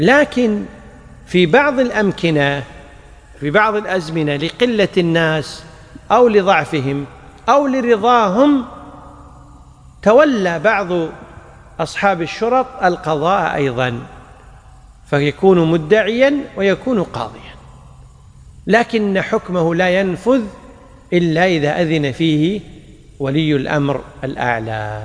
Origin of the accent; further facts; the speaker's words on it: Kuwait; الأصل في القاضي طبعا عندنا في الكويت وفي أكثر الدول